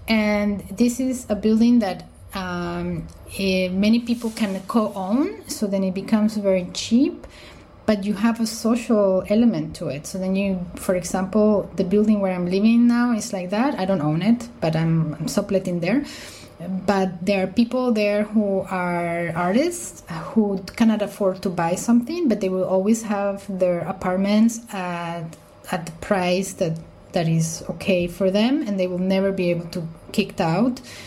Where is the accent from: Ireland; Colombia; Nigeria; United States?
Colombia; Bogotá; English is a second language; moved away; like I grew up in Bogota, in Colombia.